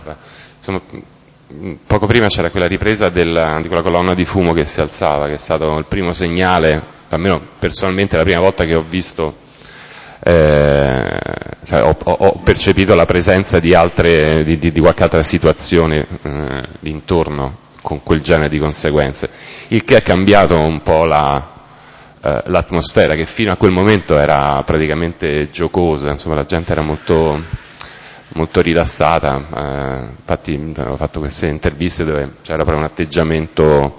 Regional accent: Rome, Lazio, Italy; io purtroppo sono di Roma

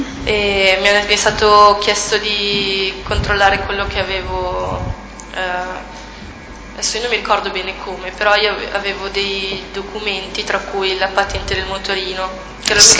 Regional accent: Milan, Lombardy, Italy; Più probabile di Milano, visto che io sono di Milano.

